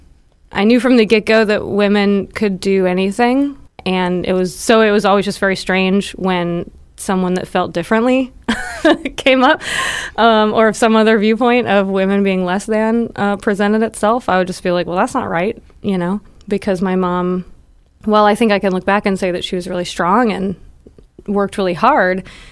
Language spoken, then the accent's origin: English; Texas, United States; also born or lived in California / Colorado / Nashville; now in Baltimore, United States; Yeah, I grew up in Texas, moved around a lot with my mom, and I've also lived in California and Colorado. I went to high school in Nashville, and that's where I was before I moved to Baltimore around 2002.